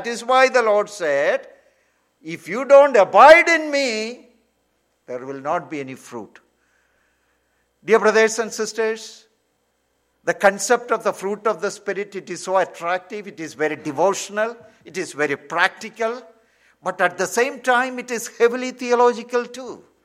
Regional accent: India; Even in India, I always liked, growing up in India, I always liked the fruit juices.

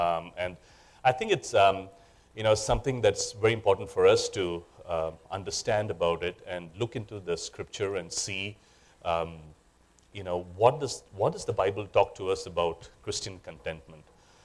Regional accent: Nigeria; also born or lived in India; now in United States; I was born and brought up in Nigeria. I lived in India, and I moved to the US.

